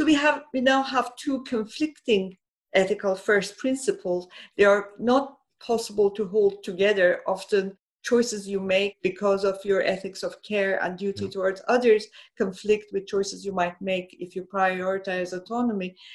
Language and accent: English; Iran; I grew up in Iran. I've seen the Islamic Revolution.